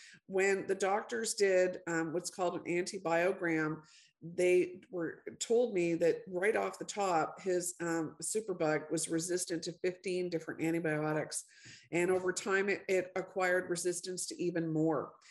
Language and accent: English; Canada; I'm Canadian. Hi to all the Canadians joining us from my homeland.